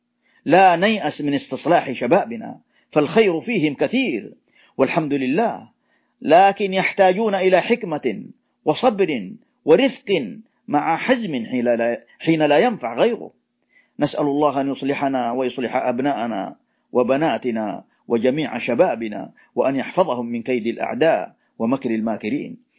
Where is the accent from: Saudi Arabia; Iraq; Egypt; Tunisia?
Saudi Arabia; في بلادنا المملكة العربية السعودية